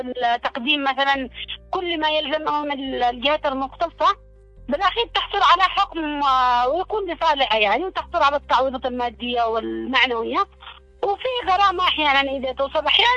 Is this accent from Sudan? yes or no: no; Yemen; خصوصا عندنا في اليمن، لأنه إحنا ما فيش معانا قوانين ونصوص قانونية حديثة